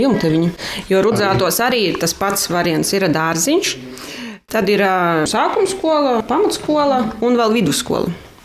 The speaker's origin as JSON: {"language": "Latvian", "town": "Priekuļi", "region": "Vidzeme", "country": "Latvia", "tie": "born there", "said": "Piedzimu šeit un pēc tam es jau tur, mēs dzīvojam tur"}